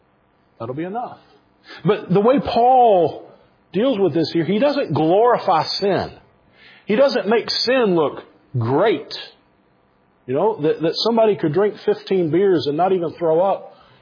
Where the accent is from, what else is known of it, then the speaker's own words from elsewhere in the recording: Pell City, Alabama, United States; I grew up in Alabama. just this side of Birmingham on I-20, a little town called Pell City, Alabama. It's not much there.